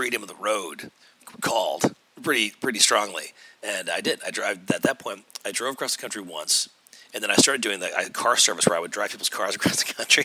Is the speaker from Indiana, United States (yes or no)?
no; Garden City, New York, United States; now in Brooklyn, United States; I grew up on Long Island. Okay. Yeah. I grew up in Garden City, Long Island. I graduated high school and got out of there fast. Went right to college. Went to college in D.C.